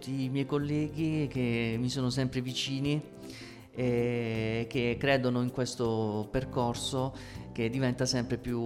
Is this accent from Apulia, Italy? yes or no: yes; Apulia, Italy; Sì, perché io sono pugliese e l'idea è quella di valorizzare, diciamo, i vari bacini della Puglia